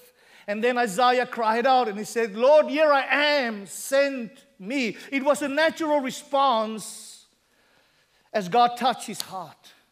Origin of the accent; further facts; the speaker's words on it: South Africa; English is a second language; And there is something that I can tell my wife in my mother tongue, which is one of the 11 official languages of South Africa, that is very special to me.